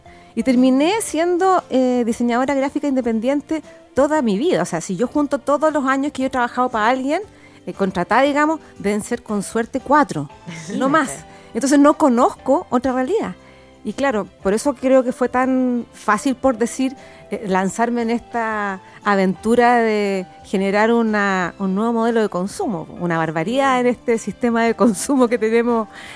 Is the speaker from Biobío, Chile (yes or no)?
yes; Concepción, Biobío, Chile; Mira, yo soy de Concepción oriunda.